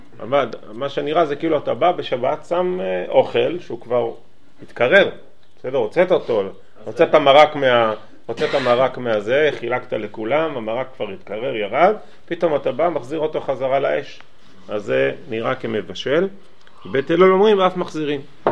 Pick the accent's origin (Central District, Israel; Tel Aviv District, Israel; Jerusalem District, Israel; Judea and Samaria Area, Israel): Judea and Samaria Area, Israel; Alon Shvut; אני גדלתי באלון שבות, היה צפירה